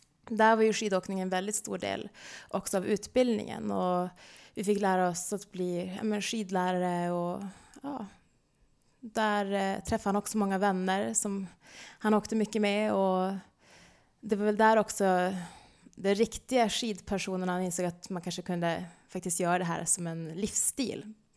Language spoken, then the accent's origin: Swedish; Luleå, Norrbotten County, Sweden; Jag och Andreas, vi växte upp i Luleå i Norrland och vi hade en väldigt fin uppväxt.